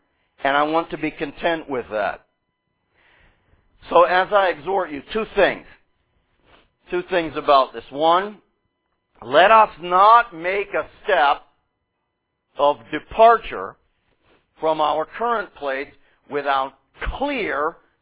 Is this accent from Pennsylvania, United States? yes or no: yes; Pittsburgh, Pennsylvania, United States; I'd say, I'm not from Indiana. I'm from Pittsburgh. You just met me there.